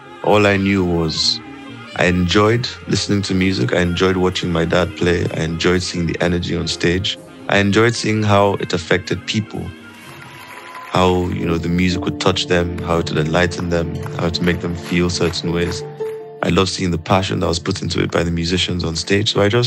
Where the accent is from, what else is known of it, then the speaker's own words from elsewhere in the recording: Lagos, Nigeria; born there; I was born in Lagos in the 26th of September, 1995.